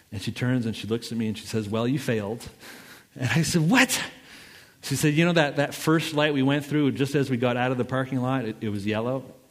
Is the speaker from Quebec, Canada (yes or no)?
yes; Montreal, Quebec, Canada; So I'm from Montreal. Montreal's a big city. It's an island.